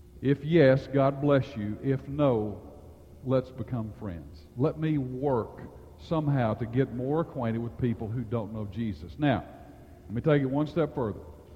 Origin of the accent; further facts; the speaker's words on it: Arkansas, United States; Now, I grew up in Arkansas. I can talk about Arkansas all I want. I still don't know English very well, but I sure didn't, because what I spoke was Arkansas, okay?